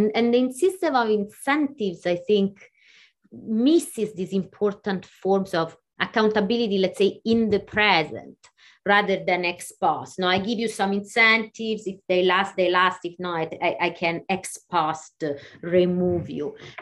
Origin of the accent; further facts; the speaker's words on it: Italy; I grew up in Italy. I always, you know, went to public school.